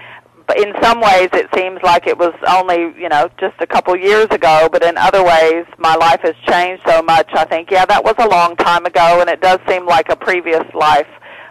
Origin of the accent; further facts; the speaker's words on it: Nashville, Tennessee, United States; accent: twang; sometimes you just can't help but pick up some different words and phrases and intonations in my accent. So every time I go back to Nashville, though, I get a bit of my twang back.